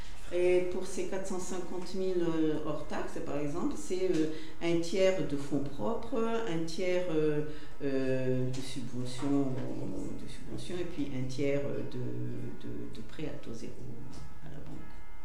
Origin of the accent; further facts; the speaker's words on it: Escornebœuf, Occitanie, France; La vie politique de chez moi, je dis toujours encore chez moi à Escornebœuf, parce qu'à Tourdain, je ne me le suis pas encore approprié